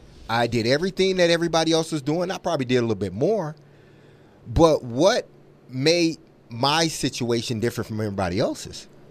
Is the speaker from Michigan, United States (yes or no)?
yes; Detroit, Michigan, United States; growing up in Detroit, it was you get everything you can get.